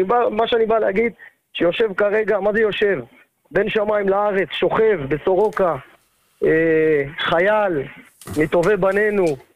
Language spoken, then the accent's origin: Hebrew; the south, Israel; אני מהדרום, ואני לא שומע את ה... לקושי שומע את הרדיו שלכם לצערי.